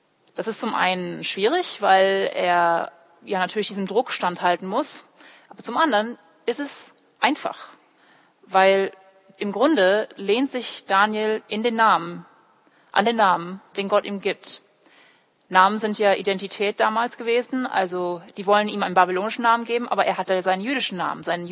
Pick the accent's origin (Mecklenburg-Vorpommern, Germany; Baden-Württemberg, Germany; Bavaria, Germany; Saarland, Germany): Baden-Württemberg, Germany; Heidelberg; first language English; German is a second language; also born or lived in California, United States; ich bin in Heidelberg aufgewachsen. Ich bin sogar hier in die Gemeinde gegangen, in der FEG. Aber Heidelberg ist doch nicht meine Heimat. Ich bin hier doch nicht geboren. Ich bin in Amerika geboren, in Kalifornien. Englisch ist meine Muttersprache